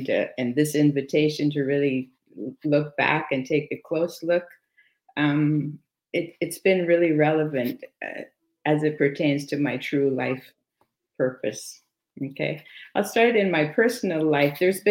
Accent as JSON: {"language": "English", "country": "Canada", "tie": "born or raised there", "first_language": "French", "second_language": "English", "said": "I grew up in Canada in a French-Canadian home. A Catholic home. And when I was 11, we moved from the town into the city, and I had to go to an English school."}